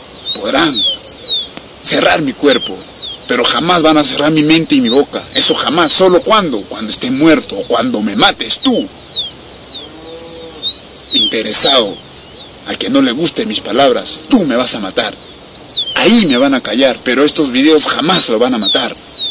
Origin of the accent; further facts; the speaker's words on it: Huancayo, Junín, Peru; verán acá en mi lugar, mi tierra natal, Huancayo.